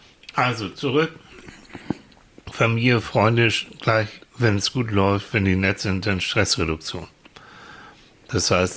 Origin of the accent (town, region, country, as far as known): Northern Germany, Germany